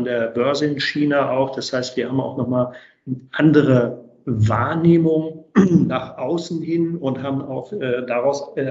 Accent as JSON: {"language": "German", "town": "Langenhagen", "region": "Lower Saxony", "country": "Germany", "tie": "born or raised there", "said": "Ich bin gebürtiger Langhagener"}